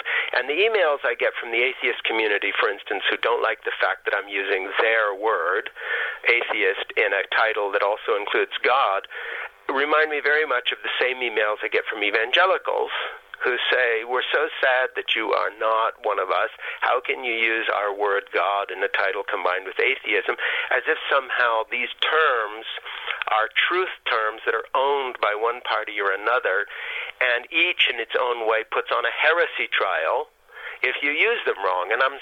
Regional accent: Switzerland; I'm 62 years old. I was born in 1952, and I grew up in Switzerland. My parents were both American missionaries

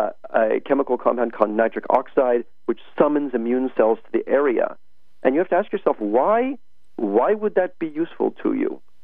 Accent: United States; now in United Kingdom; I'm an American who's been living in the UK for an extraordinarily long period of time.

